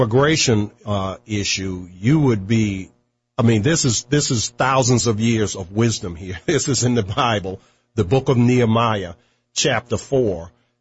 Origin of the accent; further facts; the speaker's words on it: Virginia, United States; running for the right to represent the 7th Congressional District of my home state of Virginia